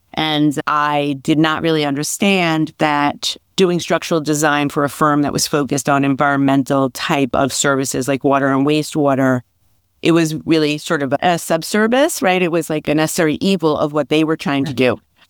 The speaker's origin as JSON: {"language": "English", "town": "Westbury", "region": "New York", "country": "United States", "tie": "born or raised there", "said": "So I grew up on Long Island in Westbury. I still live on Long Island."}